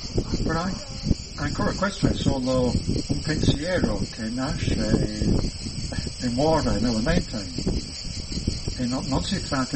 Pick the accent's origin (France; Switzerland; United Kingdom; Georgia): United Kingdom; Italian is a second language; sono inglese o anche italiano adesso